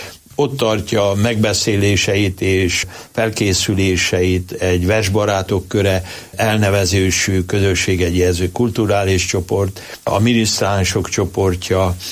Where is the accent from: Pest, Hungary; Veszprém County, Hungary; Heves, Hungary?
Heves, Hungary; Hort; szülőfalumból, vagy származási helyemről, Hortról nyugdíjba került